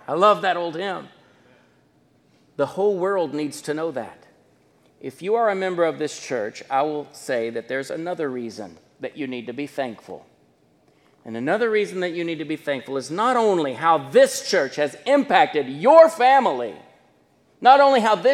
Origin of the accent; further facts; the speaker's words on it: Mexico; also born or lived in Thailand; now in United States; I've only been in the United States a few years of my whole life. I grew up in Mexico, and then the last 12 years I've been in Thailand.